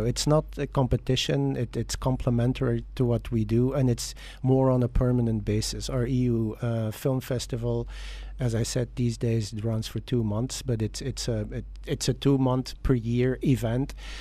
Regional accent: Belgium; first language Dutch; English is a second language; You know, in Belgium, my mother tongue is Dutch. If I travel an hour and a half south, I have to speak French. If I do the east, I have to speak German, and do the west, I have to speak English.

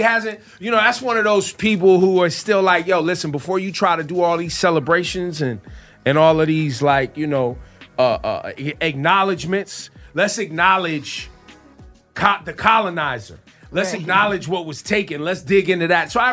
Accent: West Coast, United States; when I was growing up on the West Coast, that was known as Chicano pride.

